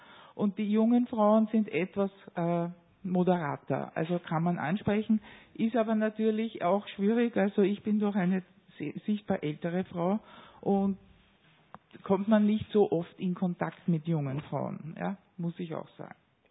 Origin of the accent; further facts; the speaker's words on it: Vienna, Austria; ich komme aus Wien und erlebe das aus Otterkring direkt, ganz hautnah.